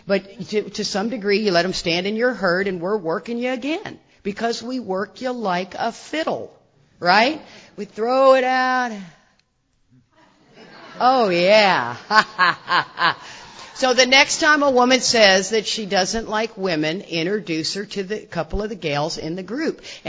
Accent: Houston, Texas, United States; It looked pretty normal, and I grew up in Houston, Texas.

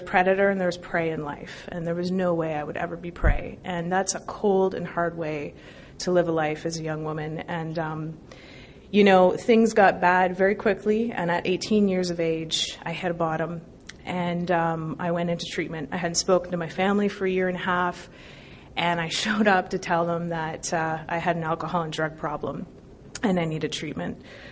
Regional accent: Toronto, Ontario, Canada; So I'm a proud Canadian, and I grew up in the Toronto area.

